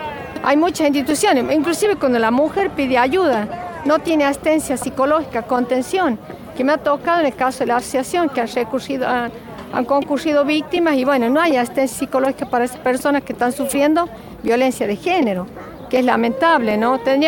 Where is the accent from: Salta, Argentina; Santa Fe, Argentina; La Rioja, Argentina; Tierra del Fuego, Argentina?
La Rioja, Argentina; Chamical; Pero yo soy de Chamical y me interesa también porque hay una ola de suicidio en los jóvenes